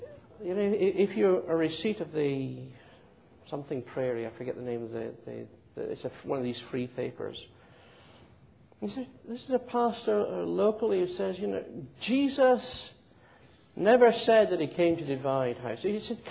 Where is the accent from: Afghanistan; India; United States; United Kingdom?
United Kingdom; Scotland; Well, I'm Scottish.